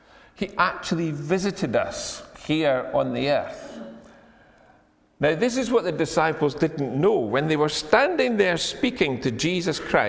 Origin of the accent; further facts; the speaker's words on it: Edinburgh, Scotland, United Kingdom; Scottish. Well, I'm very Scottish. But I'm descended from a Perth fishmonger. Now, I was brought up in a big council estate on the south side of Edinburgh.